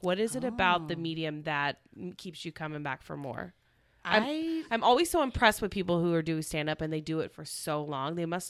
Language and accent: English; Oklahoma, United States; and I'm from Oklahoma, born